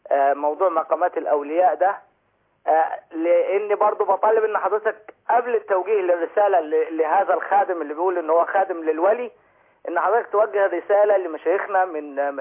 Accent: Sohag Governorate, Egypt; أنا أساسا من سوهاج

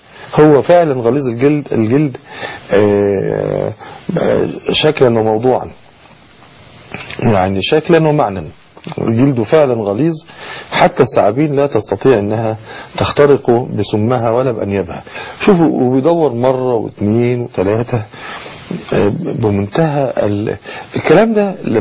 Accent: Egypt

